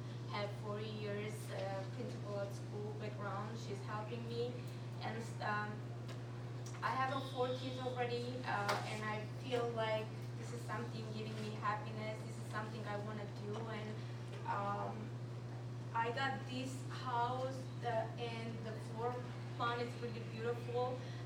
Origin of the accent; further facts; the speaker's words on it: Armenia; first language Armenian; English is a second language; now in United States; I'm from Armenia